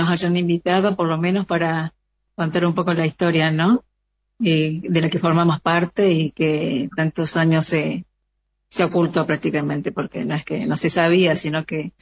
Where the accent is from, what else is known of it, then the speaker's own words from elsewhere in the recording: Córdoba, Argentina; porque yo soy de Córdoba